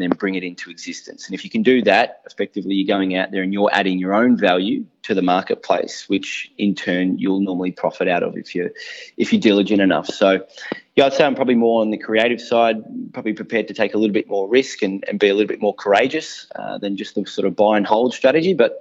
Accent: Melbourne, Victoria, Australia; Yeah, so born and bred in Melbourne. Couldn't consider myself ever leaving, I don't think. I love it too much.

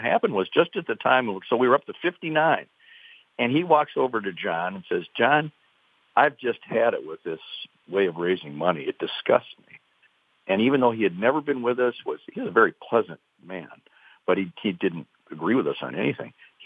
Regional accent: Wisconsin, United States; Well, you know, I was brought up to believe in Wisconsin, although things may have changed some

